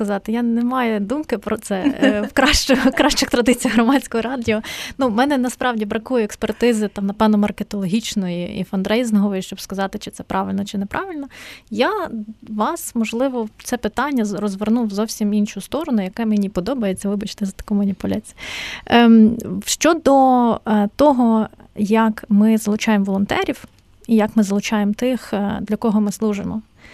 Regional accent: Lviv, Lviv Oblast, Ukraine; У Львові, це моє рідне місто

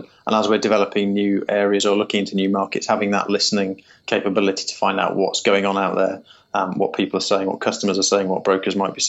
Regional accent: Wales, United Kingdom; As a Welshman

